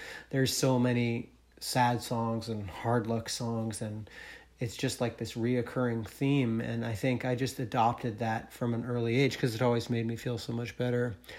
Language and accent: English; New England, United States; growing up in New England, like there wasn't much of a punk scene where I lived.